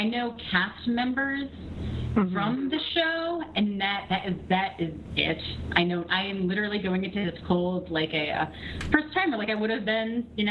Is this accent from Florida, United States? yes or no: yes; Jacksonville, Florida, United States; from Jacksonville.